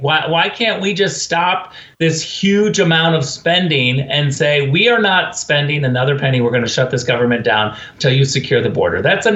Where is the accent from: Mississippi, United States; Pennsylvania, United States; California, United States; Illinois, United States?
California, United States; Look, I'm from California.